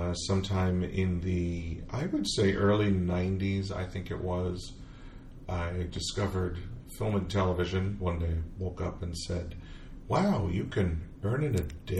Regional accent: East Coast, United States; In New York. I'm from the East Coast.

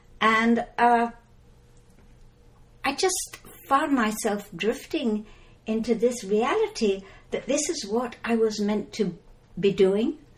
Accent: England, United Kingdom; moved away as an adult; now in United States; Originally, I came from England 13 years ago.

